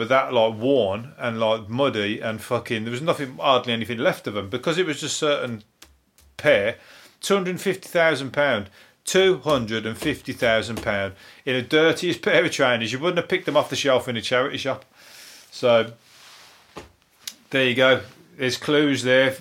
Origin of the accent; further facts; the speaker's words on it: Birmingham, West Midlands, United Kingdom; accent: Brummie; I'm from Birmingham. He's got a Brummie squeak, like I've got a Brummie squeak. He sounds like me, a little bit, on a smaller scale.